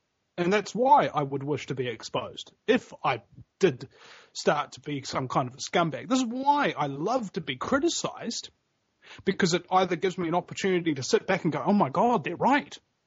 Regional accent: New Zealand; now in United States; I mean, number one, I'm from New Zealand. Name me another talk radio show host from New Zealand who's talking about this kind of stuff, you know, in America.

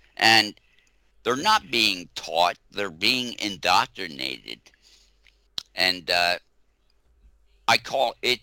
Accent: Arden, Delaware, United States; the satanic village I grew up in Delaware.

